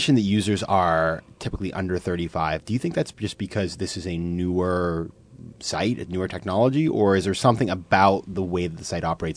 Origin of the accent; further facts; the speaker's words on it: Maine, United States; whether it's the Gambia or it's Myanmar or it's Maine, my home state has a democratization of information.